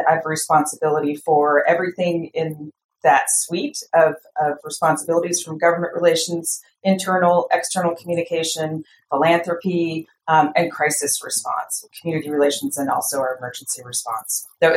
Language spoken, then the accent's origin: English; Alaska, United States; also born or lived in Florida; Well, actually, I was born in Florida. So from the furthest reaches of the country up here to Alaska, my dad was in the military. And so we ultimately came here to Alaska